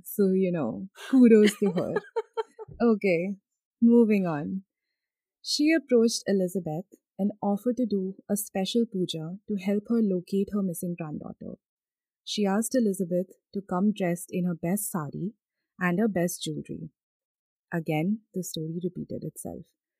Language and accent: English; North India, India; I'm from North India